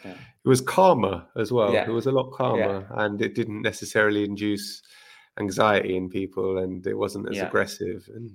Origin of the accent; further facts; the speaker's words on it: London, United Kingdom; I'm from London